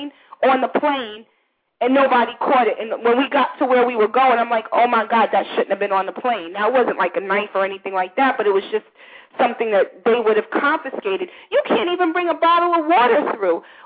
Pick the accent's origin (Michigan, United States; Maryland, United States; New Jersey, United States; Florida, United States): New Jersey, United States; born there; I'm on a terrorist watch list, and I was born in New Jersey.